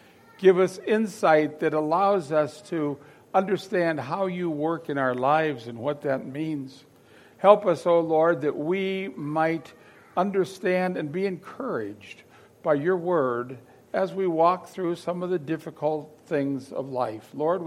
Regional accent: Pennsylvania, United States; I grew up in Erie County, Pennsylvania. So I lived 3 or 4 miles from Lake Erie.

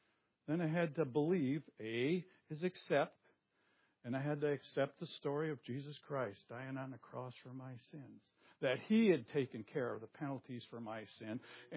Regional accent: Forest Park, Illinois, United States; born there; and I was born in Forest Park.

